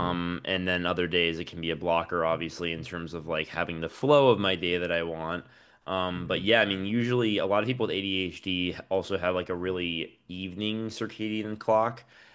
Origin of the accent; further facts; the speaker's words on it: Florida, United States; And I grew up in South Florida. I currently live in Miami. I just moved back after 17 years gone after high school.